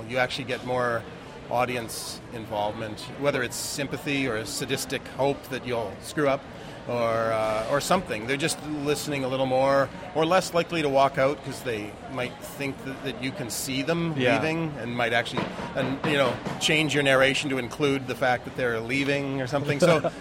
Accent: Winnipeg, Manitoba, Canada; started the day I was born in Winnipeg, and then just breathed its atmospheres for half a century

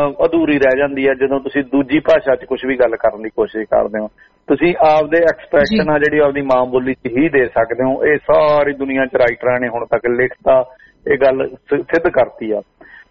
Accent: Haryana, India; ਮੇਰੇ ਜਨਮ ਤੋਂ 3 ਸਾਲ ਪਹਿਲਾਂ ਪੰਜਾਬੀ ਸੂਬਾ ਬਣ ਗਿਆ ਜੀ, ਤੇ ਅਸੀਂ ਮੈਂ ਹਰਿਆਣੇ ਦੇ ਵਿੱਚ ਆ ਗਿਆ। ਮੈਂ ਹਰਿਆਣੇ ਚ ਆ ਗਿਆ ਜਦੋਂ ਨੂੰ ਮੈਂ ਸਕੂਲ ਜਾਣ ਜੋਗਾ ਹੋਇਆ

